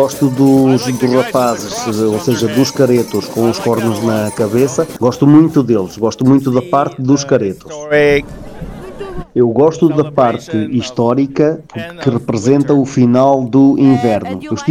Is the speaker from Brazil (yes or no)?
no; England, United Kingdom; Portuguese is a second language; Eu vim de Inglaterra, experimentei o carnaval noutras regiões de Portugal